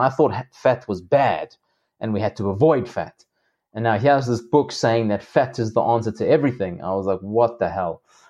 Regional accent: South Africa; growing up in South Africa

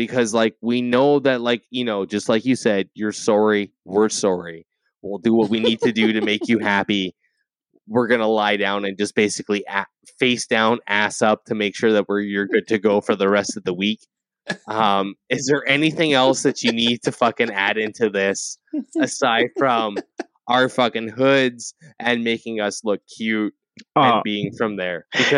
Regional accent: Canada; I'm the Canadian one here

